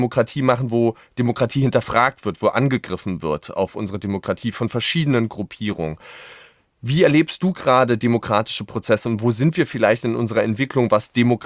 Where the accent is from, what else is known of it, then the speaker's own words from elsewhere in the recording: Berlin, Germany; born there; Das freut mich als Berliner total. Ich mag die Stadt auch sehr, ich bin ja hier geboren.